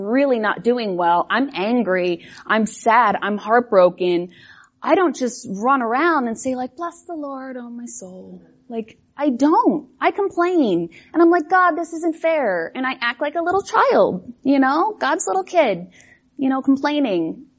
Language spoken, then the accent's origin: English; Midland, Texas, United States; born there; I was born in Texas, little town, I don't know how little Midland was, but what? 100, not a little town, 100,000 people.